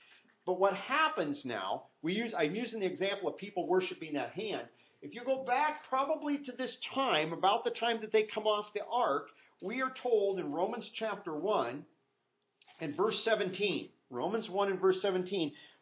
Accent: Royal City, Washington, United States; where are you from? Royal City. And occasionally if there are maybe people that travel to WSU, they go, oh, yeah. But a lot of people like, I don't know. So I usually don't even say Royal City. I say, oh, a little south and west of Moses Lake.

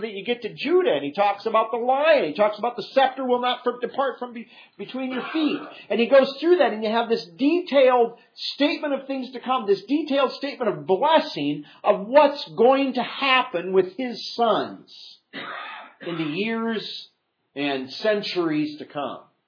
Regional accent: England, United Kingdom; it seems tedious sometimes for us as English people

